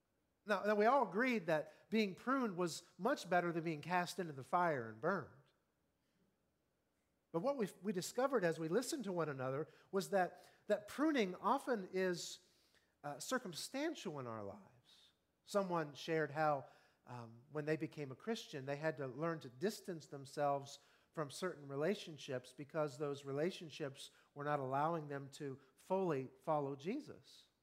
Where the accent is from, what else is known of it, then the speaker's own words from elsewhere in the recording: Ohio, United States; I grew up in Southeast Ohio, and over the past 25 years, I've grown accustomed to the flatlands of Central Ohio, but as a boy, I wandered the hills in my backyard in the woods.